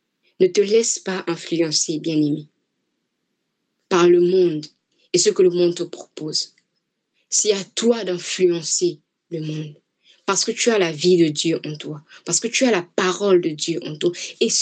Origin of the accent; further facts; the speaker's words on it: Mimongo, Ngounié, Gabon; l'évangile est arrivé jusque chez moi à Mimongo, là-bas où il n'y a même pas la route pour arriver là-bas